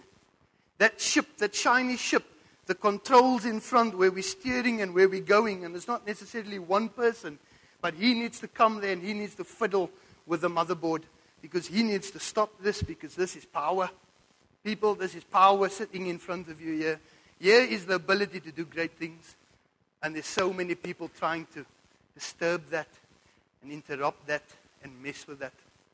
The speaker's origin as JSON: {"language": "English", "region": "England", "country": "United Kingdom", "said": "And if I get it wrong, bear with me. I'm English."}